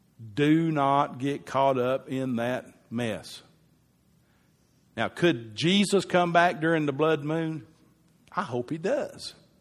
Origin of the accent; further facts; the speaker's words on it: United States; I say that as an American.